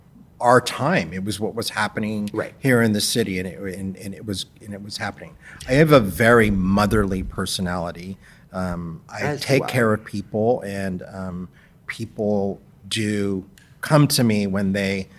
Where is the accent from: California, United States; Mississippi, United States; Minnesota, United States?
California, United States; Hayward; I grew up in Hayward, and there were, at the time, 4 gay bars on my way home from high school and 1 lesbian bar.